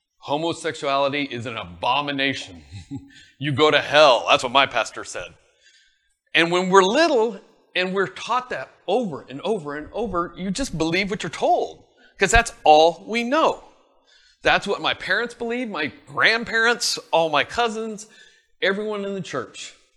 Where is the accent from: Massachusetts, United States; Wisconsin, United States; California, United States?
California, United States; Los Angeles; I grew up in Los Angeles, Southern California. Not wealthy, but okay.